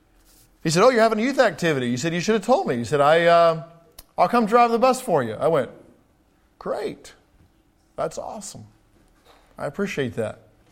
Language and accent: English; England, United Kingdom; if I can use some English vernacular. Since I grew up in England, might as well use some of it.